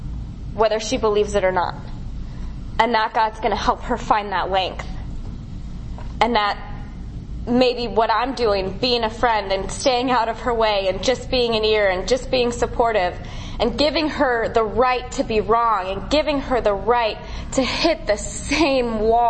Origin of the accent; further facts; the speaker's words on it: Chicago, Illinois, United States; I grew up in Chicago, Illinois. I've gotten to go home and go to meetings there